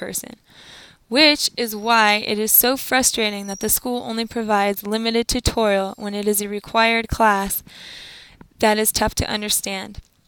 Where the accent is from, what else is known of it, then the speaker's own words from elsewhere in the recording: San Diego, California, United States; I have lived in San Diego, California, my whole life, and Rancho Penasquitos has been my hometown since I was 3 years old.